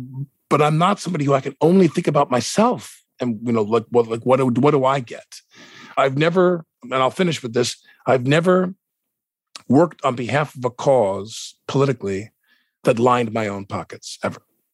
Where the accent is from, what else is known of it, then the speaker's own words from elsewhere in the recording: Massapequa, New York, United States; I'm a kid from Massapequa. I had nothing.